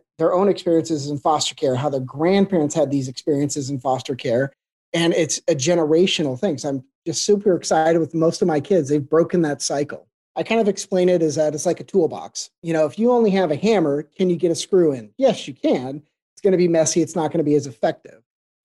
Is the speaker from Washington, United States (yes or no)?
yes; Shelton, Washington, United States; also born or lived in Seattle, United States; So I've always been Washingtonian. I was born in Seattle and then moved to a very rural town called Shelton. In that town, it's definitely more of a logging community, farming community.